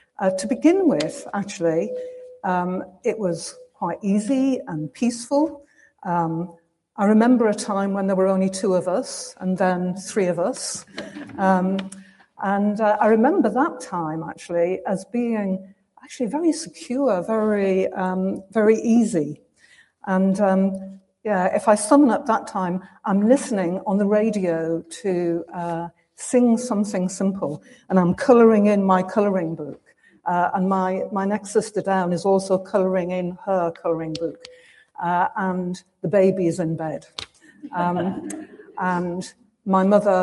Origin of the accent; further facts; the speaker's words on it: Sunderland, North East England, United Kingdom; I was born in Sunderland, which is in northeast England, into a Catholic family. And we felt very much part of Sunderland